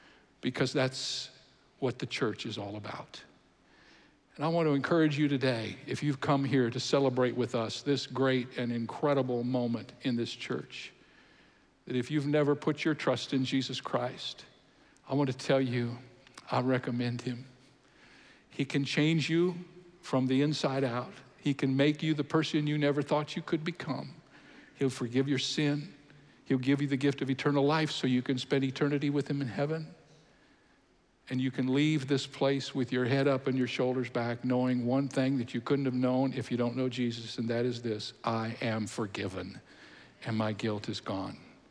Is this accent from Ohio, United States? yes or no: yes; Cedarville, Ohio, United States; And I grew up in Cedarville, Ohio. There were 18 in my graduating class.